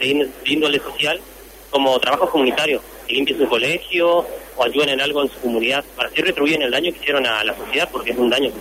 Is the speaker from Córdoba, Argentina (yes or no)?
no; Oberá, Misiones, Argentina; soy de Oberá Misiones, de Oberá, de la Centro Misiones